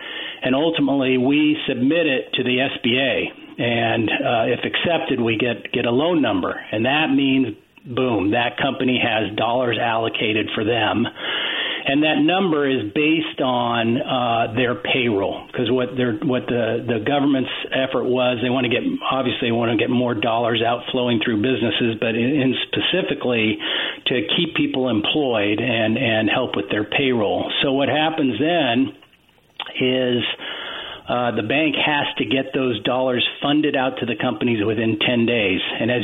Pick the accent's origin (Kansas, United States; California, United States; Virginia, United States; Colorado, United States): California, United States; I've been in Northern California for almost 30 years, but I did I grew up down in Orange County, so naturally I was a fan of a local team down there.